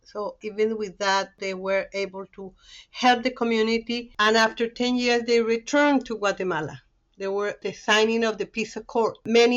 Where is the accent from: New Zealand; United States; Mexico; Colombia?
Colombia; now in Canada; I grew up in Colombia and came to Canada like 33 years ago.